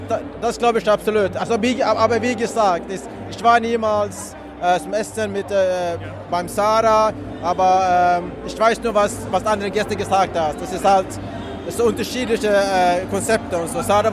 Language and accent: German; Sweden; German is a second language; ich bin aufgewachsen in Schweden, ich bin adoptiert von Südkorea